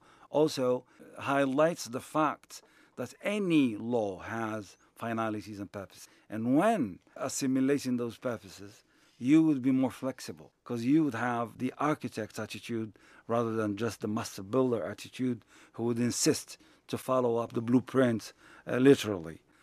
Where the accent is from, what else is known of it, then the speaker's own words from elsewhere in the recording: Morocco; But in Morocco, we're proud to recall the fact that we were quite successful in enjoying the fruits of mutual recognition between Muslims and Jews in our country.